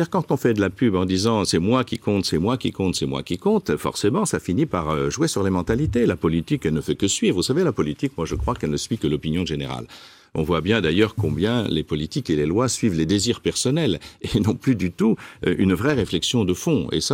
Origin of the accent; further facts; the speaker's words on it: Paris, Île-de-France, France; oui, je suis parisien